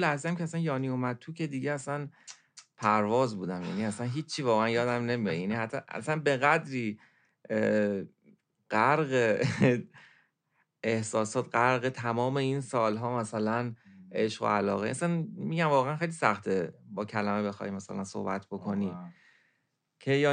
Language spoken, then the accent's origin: Persian; Iran; گفتیم آقا ما از ایران اومدیم